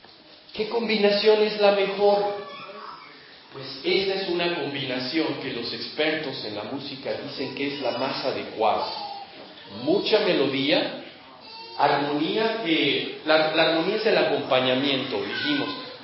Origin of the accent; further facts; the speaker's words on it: Mexico; como buenos mexicanos, oímos el rey